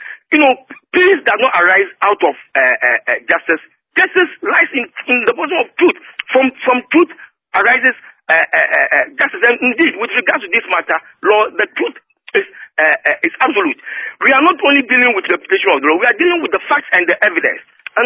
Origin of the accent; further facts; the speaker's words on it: Ghana; because, you know, I'm a Ghanaian. I'm over 50 years. I have three kids